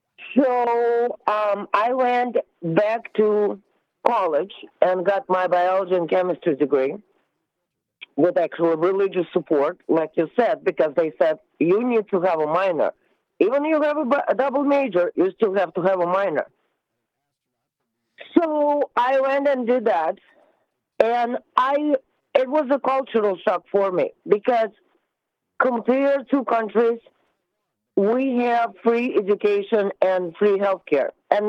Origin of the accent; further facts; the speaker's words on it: Russia; moved away; Listen, you know I'm from, I'm an immigrant, right? I'm from Russia.